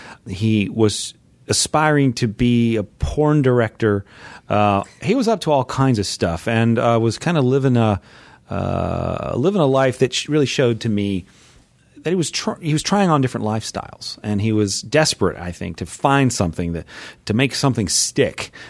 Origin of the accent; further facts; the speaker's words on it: Memphis, Tennessee, United States; because I grew up in Memphis and I heard about that all the time.